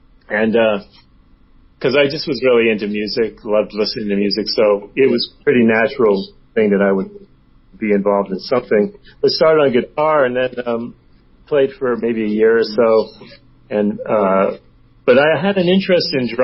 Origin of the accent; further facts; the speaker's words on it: New York, United States; we lived in New York. I was born in New York.